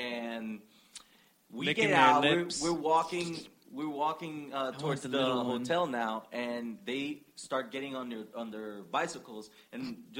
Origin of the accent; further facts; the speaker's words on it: Puerto Rico; obviously, like, we're from Puerto Rico.